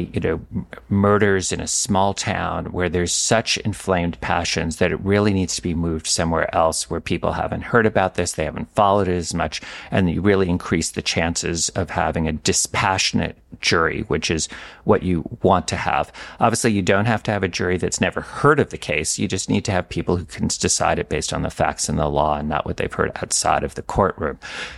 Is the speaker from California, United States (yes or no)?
no; New York, United States; There was a judge in the district I grew up in the Eastern District of New York